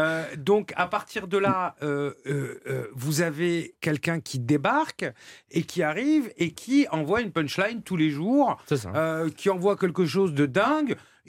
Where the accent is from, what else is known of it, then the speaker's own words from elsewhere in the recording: Toulon, Provence-Alpes-Côte d'Azur, France; moi, je suis né à Toulon, j'ai grandi à Toulon, j'ai commencé à militer à Toulon.